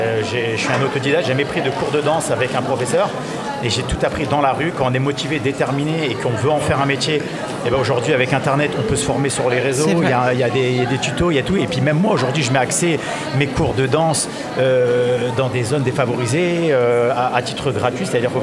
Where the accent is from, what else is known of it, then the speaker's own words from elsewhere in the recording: Amiens, Hauts-de-France, France; je suis originaire d'Amiens, j'ai grandi, ma maman à Étouvie, mon papa à Aménor